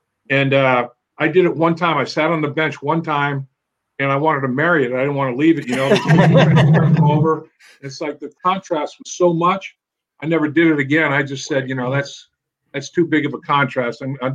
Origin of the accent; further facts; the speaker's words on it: Boston, Massachusetts, United States; And I'm from the Boston area, New England, originally. I went to school at Syracuse, so I'm used to cold weather.